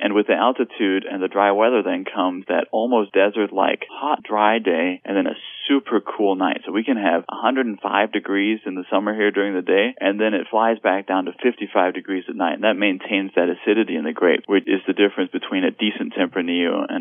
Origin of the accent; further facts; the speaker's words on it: Denmark; now in Lake County, United States; We grew up in Denmark, and driving to Spain was like a long weekend, as if driving to Texas when you're in California.